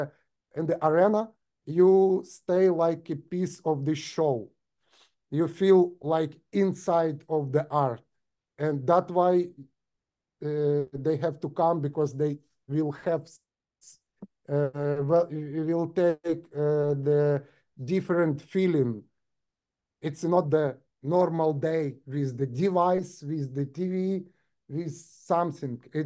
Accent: Ukraine; English is a second language; in Ukraine, we have a big difficult time now, you know, it's war now. We are from Ukraine.

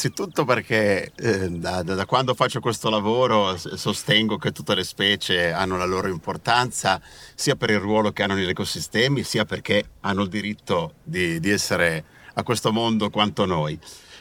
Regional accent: Genoa, Liguria, Italy; born there; Al di là che sono nato a Genova con la mia famiglia

